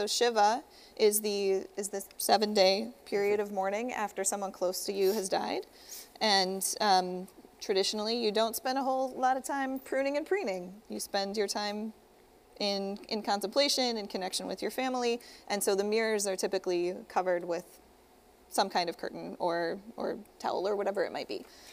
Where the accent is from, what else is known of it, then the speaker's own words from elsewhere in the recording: Chicago, Illinois, United States; So we're from Chicago